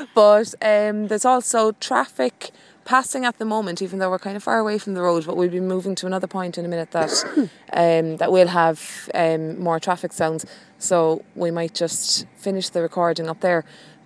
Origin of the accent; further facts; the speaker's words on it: Cork, Munster, Ireland; So as I say … from Cork on Audio Boo